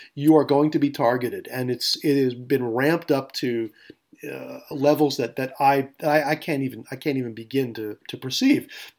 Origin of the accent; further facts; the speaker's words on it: New York, United States; moved away as an adult; Growing up in New York in the 60s and 70s and coming of age in that time period is a very, very different animal